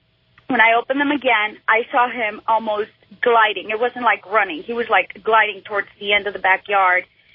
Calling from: Pennsylvania, United States; I'm calling from Pennsylvania.

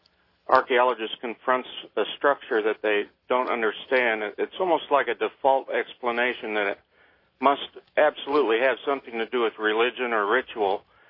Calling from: Edwardsville, Illinois, United States; from Edwardsville.

